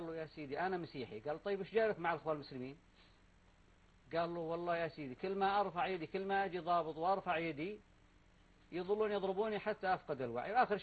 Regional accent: Qamishli, Al-Hasakah Governorate, Syria; أنا من القامشلي طبعا، أنا من مدينة القامشلي ومن قرى القامشلي، جيراننا هم أكراد، وأهلنا وخوالنا أكراد

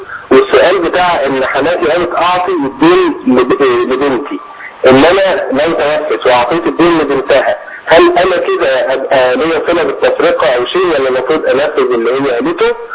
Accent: Upper Egypt, Egypt; إن في كان عندنا في الصعيد وفي الأماكن العربية

